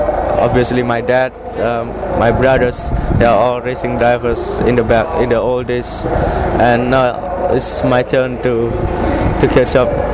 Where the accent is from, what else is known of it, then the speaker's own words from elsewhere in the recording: Solo, Central Java, Indonesia; English is a second language; It's about 1,000 kilometers from my hometown. So yeah, I always practice in Sentul when I was young, in a karting track and also the racetrack.